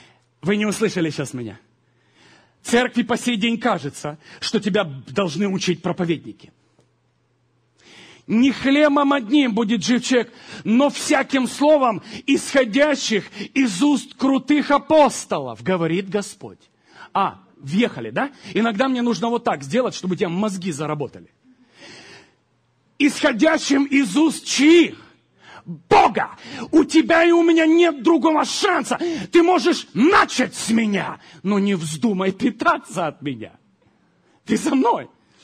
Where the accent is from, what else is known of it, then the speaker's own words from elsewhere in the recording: Ukraine; born there; Я родился на Украине.